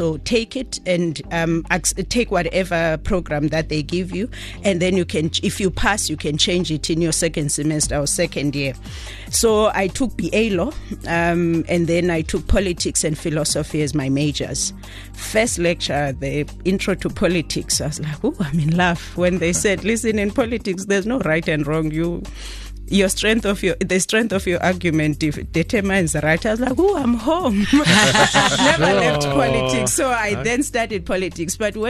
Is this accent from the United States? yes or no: no; Bikwana, Eastern Cape, South Africa; also born or lived in Mthatha; But no, I'm from Bikwana. Yes, so basically born and bred there. Spent the first 15 years of my life there before I went to for high school.